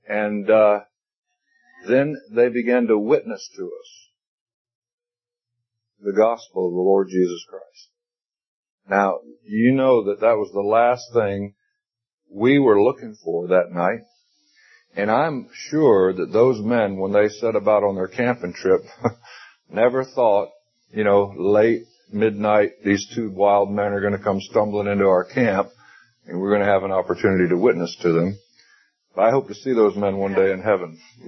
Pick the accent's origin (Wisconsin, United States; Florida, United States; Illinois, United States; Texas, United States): Florida, United States; born there; It wasn't where I was born. I was born in North Florida.